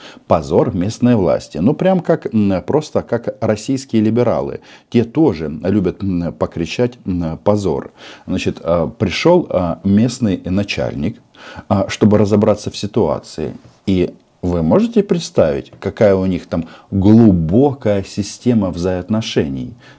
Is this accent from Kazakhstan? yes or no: yes; Kazakhstan; born there; Я родился в Казахстане.